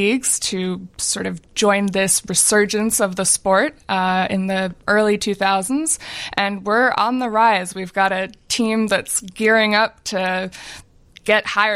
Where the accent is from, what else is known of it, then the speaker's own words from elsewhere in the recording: Champaign, Illinois, United States; now in Chicago, United States; I actually started in Central Illinois at the Twin City Derby Girls, and that's my hometown. I'm from Champaign